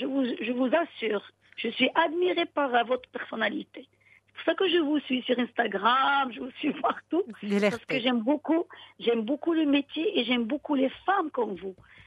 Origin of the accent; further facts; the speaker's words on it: Safi, Marrakesh-Safi, Morocco; Je suis d'origine de Safi.